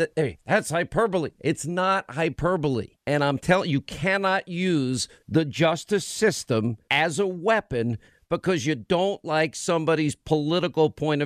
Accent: New York, United States; But as a New Yorker, that's a death sentence for me.

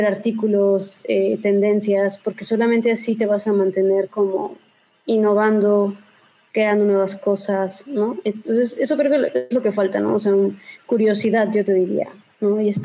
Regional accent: Mexico; nosotros como mexicanos

